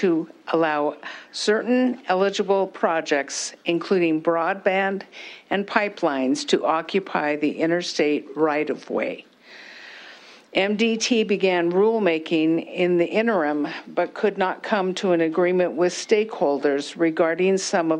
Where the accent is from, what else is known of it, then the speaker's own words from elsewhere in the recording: Montana, United States; Senate District 34. I hail from Gallatin County, serving Belgrade and the surrounding area.